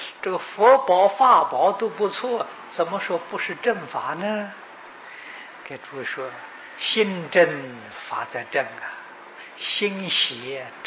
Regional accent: China; 我们中国人都想求福嘛

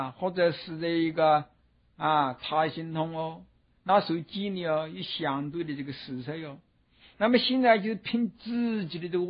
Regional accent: China; 就是我们中国人说十五个吊桶打水七上八下呀

